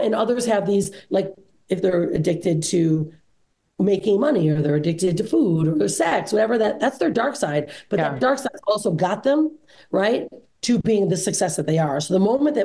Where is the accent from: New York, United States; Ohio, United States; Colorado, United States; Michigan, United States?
Michigan, United States; Detroit; So what I did is I go to California from Michigan, so I'm from Detroit.